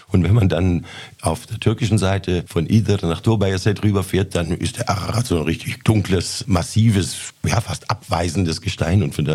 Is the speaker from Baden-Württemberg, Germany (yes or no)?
yes; Stuttgart, Baden-Württemberg, Germany; ich bin fern von Jerewan geboren, nämlich in Neckartal. In Stuttgart aufgewachsen, habe in Tübingen studiert, Kunstgeschichte und Musikwissenschaften.